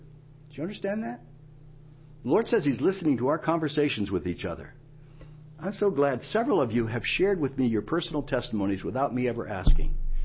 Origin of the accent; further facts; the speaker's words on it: the South, United States; accent: southern; try to get into my normal mode so you don't have to endure my southern accent.